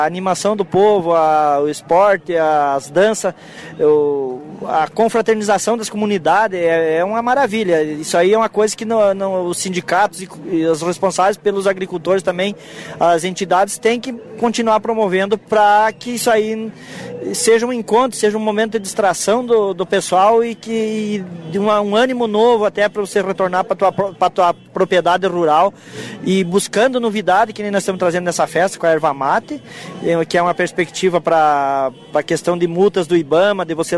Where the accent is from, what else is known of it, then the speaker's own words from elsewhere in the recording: Machadinho, Rio Grande do Sul, Brazil; born there; eu sou de uma região, eu sou nascido no Machadinho, onde existe muita erva, que é originária de lá